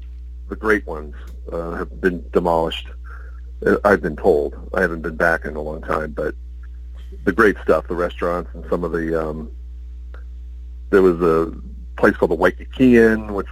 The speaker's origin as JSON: {"language": "English", "region": "Hawaii", "country": "United States", "tie": "born or raised there", "said": "I've been interested in preservation and architecture since I was a kid, growing up in Hawaii."}